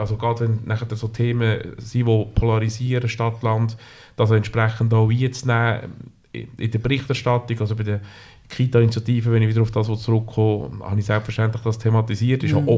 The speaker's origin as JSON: {"language": "German", "town": "Entlebuch", "region": "Lucerne", "country": "Switzerland", "tie": "born or raised there", "said": "In der einen Ecke bin ich aufgewachsen im Entlebuch. Das Brienzer Rothorn, der höchste Punkt im Kanton Luzern. Und im anderen Ecke, im Luzerner Seetal, bin ich unterdessen daheim."}